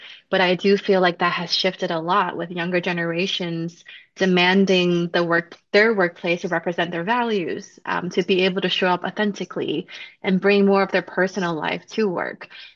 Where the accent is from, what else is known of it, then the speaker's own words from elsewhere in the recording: China; Yes, I was born in China, and I grew up with my grandfather